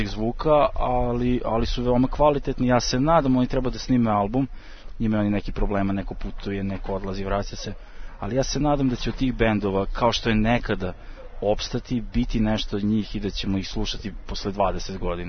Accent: Subotica, Vojvodina, Serbia; mi smo odrasli, ja sam rođen Subotičanin i odrasli smo na tome

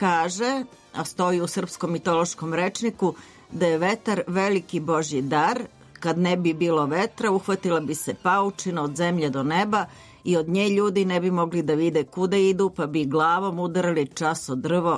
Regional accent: Belgrade, Serbia; Kod nas, u Srbiji, u Beogradu

